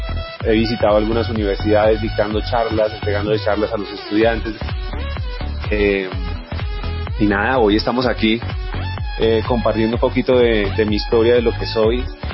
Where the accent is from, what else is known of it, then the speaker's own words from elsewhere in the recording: Cundinamarca, Colombia; Yo soy de un pueblito del departamento de Cundinamarca, del Oriente. Allí pues nací, viví toda mi primaria, mi secundaria. Allá están todavía mis padres